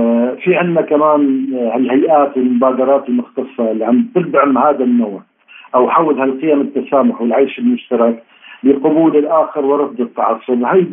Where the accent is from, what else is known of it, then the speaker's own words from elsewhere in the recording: Syria; هذا يدل على علاقتنا كسوريين